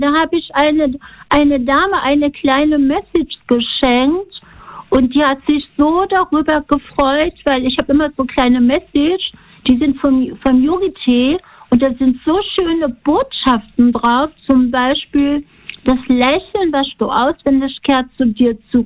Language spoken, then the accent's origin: German; North Rhine-Westphalia, Germany; now in Filderstadt, Germany; Ich komme aus dem Münsterland.